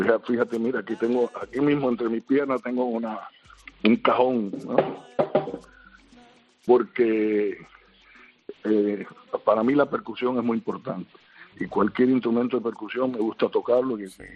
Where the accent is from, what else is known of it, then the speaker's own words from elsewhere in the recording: Consolación del Sur, Pinar del Río, Cuba; Se llama Consolación del Sur, mi pueblo, donde nací, donde me crié. A estos 14 años, yo nunca viví en La Habana. Nosotros a la gente del campo le decimos guajiro, y yo soy guajiro, yo soy del campo, crecí en un pequeño pueblo